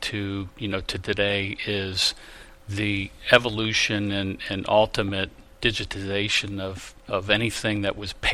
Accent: Ohio, United States; Good time in Ohio, growing up in Ohio first, you know, where football's king.

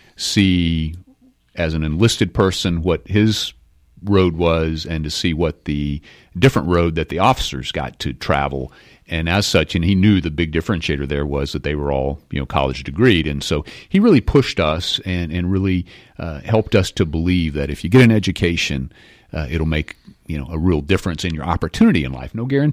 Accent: Texas, United States; Or and so we just always said, "We're from Texas." And so when I started looking for a university, I started looking at University of Texas

